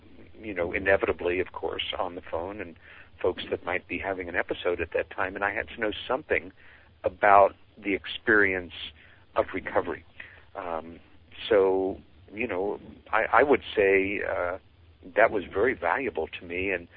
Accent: Long Island, New York, United States; We saw five silvery white disc-shaped objects over the house that we grew up in on Long Island, New York, and there was nothing ambiguous about it.

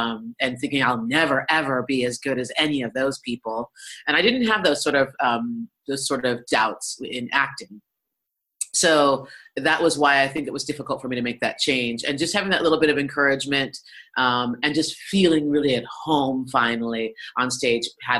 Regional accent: Boulder, Colorado, United States; and I grew up in Boulder, Colorado, which is an extremely white town.

